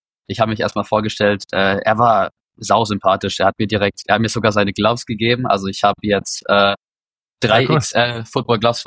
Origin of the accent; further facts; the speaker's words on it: Bavaria, Germany; Ich komme aus Deutschland, aus einer kleinen Stadt, ne Erlangen oder Nürnberg.